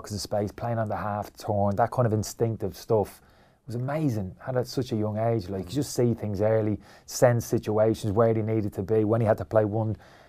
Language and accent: English; Dublin, Leinster, Ireland; We never were growing up in Dublin.